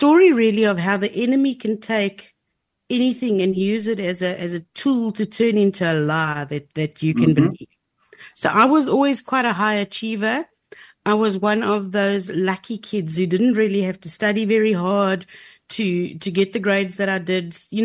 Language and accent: English; Port Elizabeth, Eastern Cape, South Africa; now in East London, South Africa; No, I'm actually from Port Elizabeth, Quebec, okay, as it's called now, and ended up in East London through a tragedy and comedy of events.